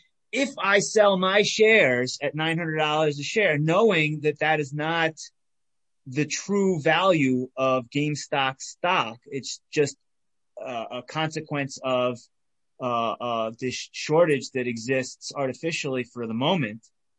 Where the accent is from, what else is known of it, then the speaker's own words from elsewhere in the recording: Miami, Florida, United States; so I grew up in Miami, Florida, and after Hurricane Andrew in 1992